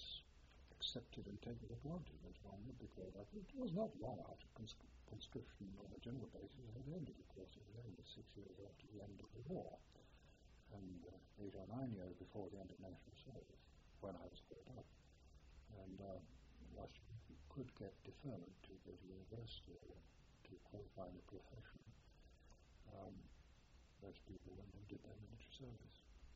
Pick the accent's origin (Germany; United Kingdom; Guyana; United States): United Kingdom; North West England; Yes, I went to school at Heatherton, which was during the war. I went to school, I went to my secondary school in 1943.